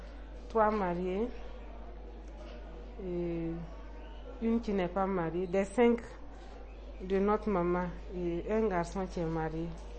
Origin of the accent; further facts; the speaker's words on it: Ouagadougou, Centre, Burkina Faso; born there; Je suis née à Ouaga